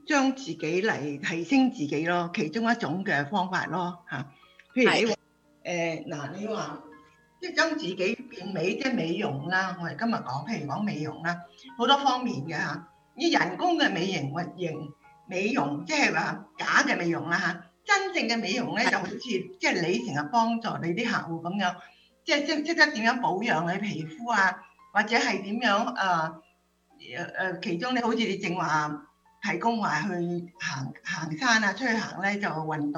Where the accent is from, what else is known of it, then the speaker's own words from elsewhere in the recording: Hong Kong; 我喺香港長大啦，嗰度你知叫亞熱帶地方啦，一到夏天咧，嗰啲太陽好犀利嘅。